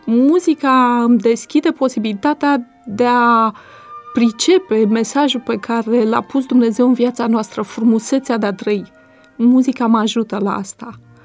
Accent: Bucharest, Romania; born there; M-am născut în București.

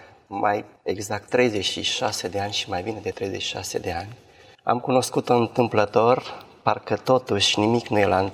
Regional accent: Mărițeia, Suceava County, Romania; born there; M-am născut la Măriței, într-o familie de credincioși adventiști.

